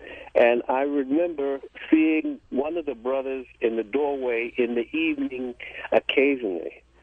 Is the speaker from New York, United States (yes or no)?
yes; Harlem, New York, United States; now in Rocky Mount, United States; I was born and raised in Harlem, and I lived a block from the Collier Brothers.